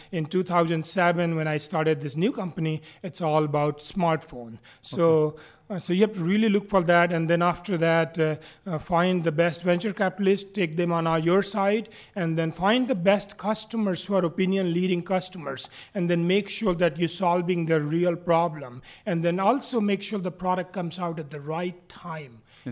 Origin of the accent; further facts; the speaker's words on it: Varanasi, Uttar Pradesh, India; moved away as an adult; now in United States; Very close to Varanasi, I have a village, and that's where I grew up. My father's a farmer